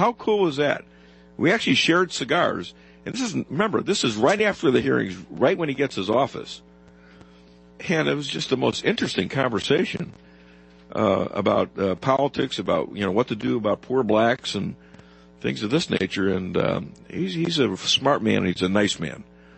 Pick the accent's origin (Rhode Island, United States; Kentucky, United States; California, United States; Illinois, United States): Illinois, United States; Chicago; I'm from Chicago.